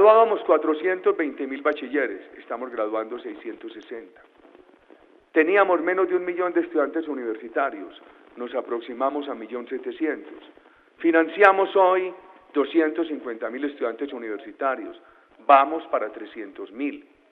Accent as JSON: {"language": "Spanish", "country": "Colombia", "said": "46 millones de ciudadanos como somos los colombianos"}